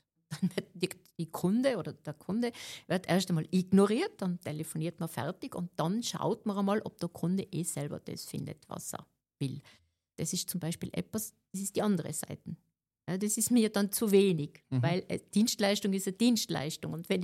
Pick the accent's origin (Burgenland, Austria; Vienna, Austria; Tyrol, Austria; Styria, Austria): Tyrol, Austria; auf meiner Vita steht, geboren und aufgewachsen in Tirol, schon früh gelernt, auf Berge zu kraxeln.